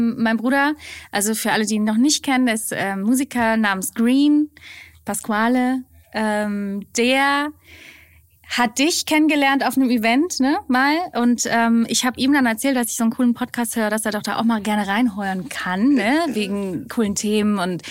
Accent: Mannheim, Baden-Württemberg, Germany; Ich komme aus Mannheim, Geburtsstadt und schon immer da gewohnt, aber trotzdem viel unterwegs gewesen in der Welt.

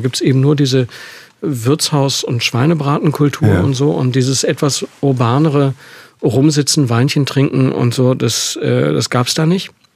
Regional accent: Düsseldorf, North Rhine-Westphalia, Germany; Als Düsseldorfer, wenn man in den 60er Jahren geboren ist

